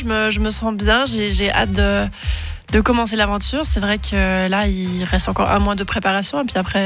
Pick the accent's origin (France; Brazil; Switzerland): Switzerland; Fribourg; French is a second language; Non, mais du coup, oui, j'ai appris le français à Fribourg. Parce que quand je suis arrivée à Fribourg à 9 ans, je suis tombée amoureuse de la langue.